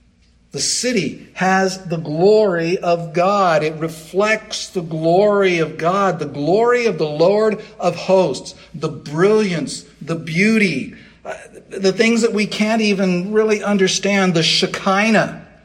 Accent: California, United States; moved away as an adult; also born or lived in Michigan; Back in 2003, Cindy and I moved from Southern California, where we had both generally Southern California, where we had grown up. We moved to Michigan.

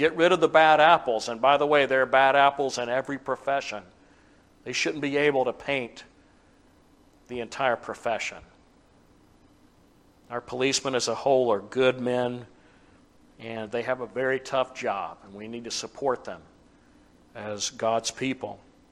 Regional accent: the South, United States; You know, as a Southerner, there was a time I could go to certain places in the South, and they still have them.

